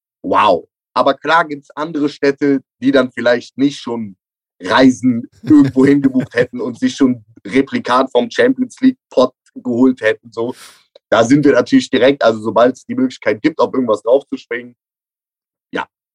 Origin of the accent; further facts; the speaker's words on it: Cologne, North Rhine-Westphalia, Germany; Und darüber wären wir Kölner, glaube ich, sehr, sehr dankbar.